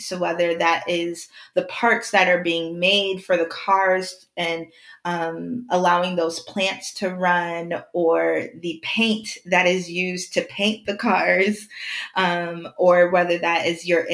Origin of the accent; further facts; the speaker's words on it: Troy, Michigan, United States; I grew up in Troy, Michigan. And so the location matters because I will admit that Troy, Michigan is a very affluent city.